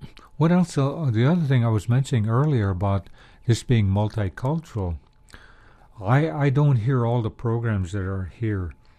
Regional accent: Alaska, United States; also born or lived in Ketchikan; I was born in Ketchikan, Alaska, but I didn't grow up there. I grew up in a village about 90 miles from there.

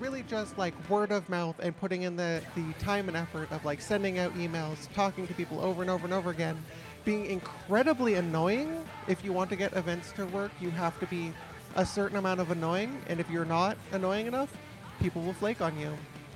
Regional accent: Victoria, British Columbia, Canada; now in Vancouver, Canada; when I was growing up in Victoria, go to an Anarchist Book Fair literally every year. And when I moved to Vancouver

